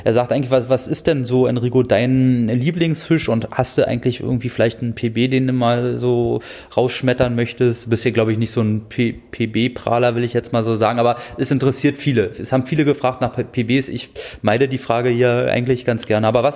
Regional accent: Brandenburg, Germany; also ich komme ja aus dem Dreieck Havelland ursprünglich, da mündet die Havel in die Elbe

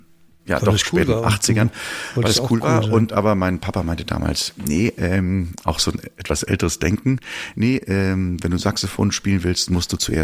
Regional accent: Schmelz, Saarland, Germany; in dem Dorf, wo ich herkomme, aus der Gemeinde Schmelz, Hüttersdorf, das war das Dorf, wo die Kirche war und wo der Kirchenchor war.

